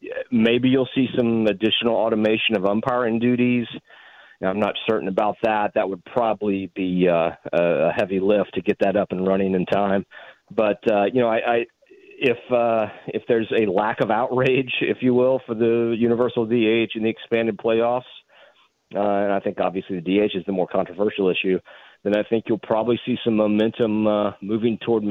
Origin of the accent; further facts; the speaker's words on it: Mississippi, United States; I grew up in Mississippi and I was down there at the time, and that rivalry just had national appeal.